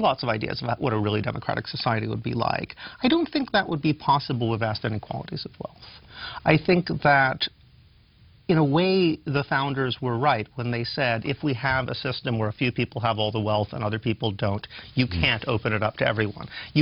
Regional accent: New York, United States; My vote has never mattered. I'm from New York, so my vote has never mattered.

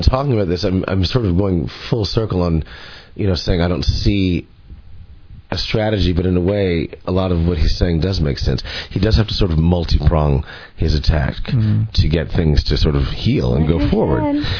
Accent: California, United States; I grew up in California, and the schools were great.

